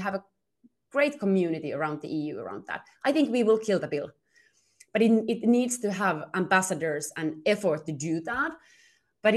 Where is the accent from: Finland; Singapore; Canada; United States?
Finland; Lappeenranta, South Karelia; English is a second language; In my home country, Lappeenranta, together with Lahti, they have great examples of these kind of, you know, startup hubs